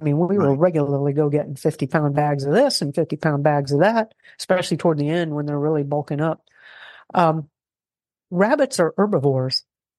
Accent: Florida, United States; Well, I grew up in South Florida and my family was kind of poor.

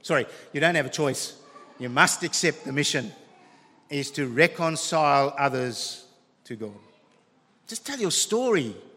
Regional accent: South Africa; I grew up in South Africa. Finished high school in the 80s.

